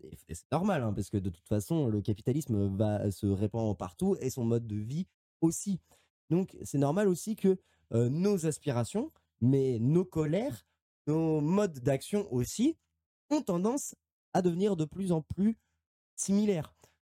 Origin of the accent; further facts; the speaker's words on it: France; Ça ne veut pas dire qu'on vit, nous, en tant que Français, la même chose que vivent les Malgaches.